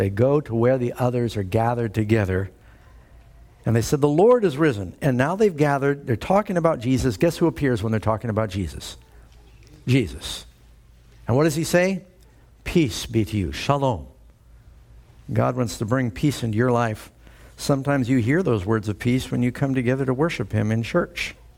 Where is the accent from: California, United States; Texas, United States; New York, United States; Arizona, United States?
New York, United States; New York City; I grew up in New York City, and our governor was Nelson Rockefeller at one point.